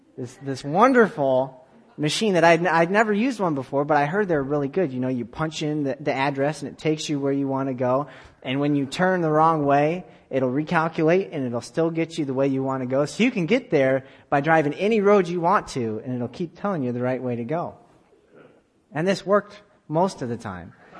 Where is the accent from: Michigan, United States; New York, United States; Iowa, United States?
Iowa, United States; now in Bangor, United States; I remember moving here, and like, you know, I grew up in Iowa. I know that Iowa is just a grid of roads, you know.